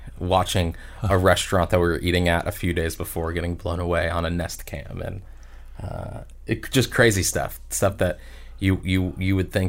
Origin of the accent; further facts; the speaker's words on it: Florida, United States; And I grew up in South Florida, so hurricanes were like a fact of life.